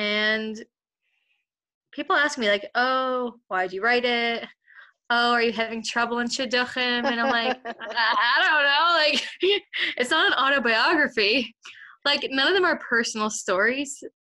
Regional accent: Brooklyn, New York, United States; I just felt like my Jewish was different than their Jewish because I came from Brooklyn, New York, and they came from Be'er Sheva or, I don't know, Tel Aviv.

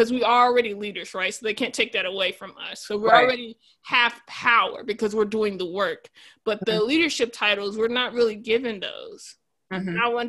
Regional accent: the South, United States; As a Southerner myself, who's often disappointed

